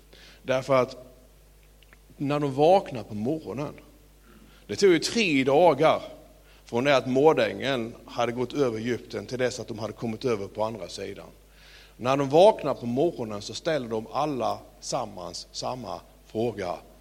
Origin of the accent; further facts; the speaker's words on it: Sölvesborg, Blekinge, Sweden; och jag är uppväxt nere i Sölvesborg